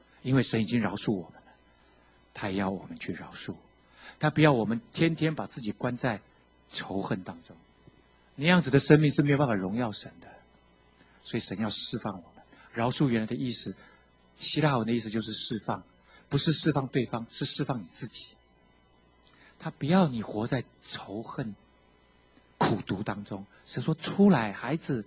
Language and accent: Chinese; Keelung, Taiwan; 因为我是基隆人